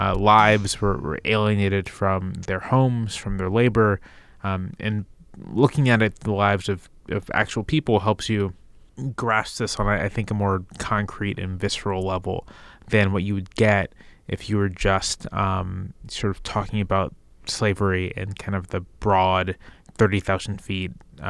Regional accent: Virginia, United States; I grew up in Virginia.

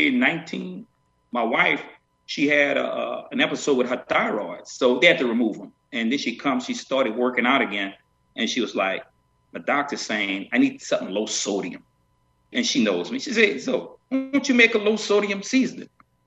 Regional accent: Louisiana, United States; I'm Creole, you know, but I grew up in a Cajun community.

